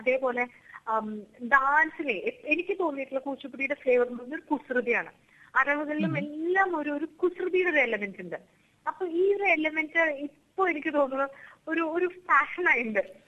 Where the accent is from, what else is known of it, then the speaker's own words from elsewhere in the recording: Kerala, India; കാരണം ഞാൻ മലയാളിയാണ്, കേരളത്തിലാണുള്ളത്.